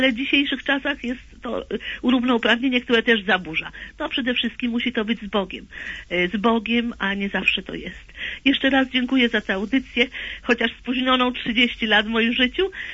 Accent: Warsaw, Masovian Voivodeship, Poland; jestem z Warszawy

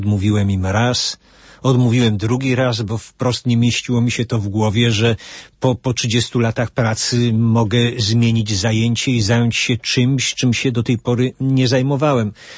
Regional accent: Bochnia, Lesser Poland, Poland; now in Krosno, Poland; ja urodziłem się w Bochni, w diecezji tarnowskiej. Tam jest mój dom rodzinny, tam jest reszta rodzeństwa. Natomiast sam przyjechałem na chwilę do Krosna. I ta chwila trwa już 32 lata.

